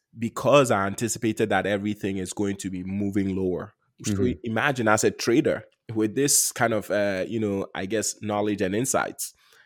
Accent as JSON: {"language": "English", "country": "Ghana", "tie": "born or raised there", "said": "Because I was born and raised in Ghana."}